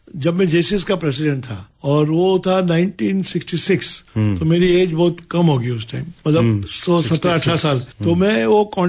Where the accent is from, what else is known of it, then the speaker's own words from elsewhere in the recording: Mumbai, Maharashtra, India; मैं मुंबई में पैदा हुआ और मुंबई में मेरी स्कूलिंग हुई। स्कूलिंग मेरी हिंदुविद्या भवन में हुई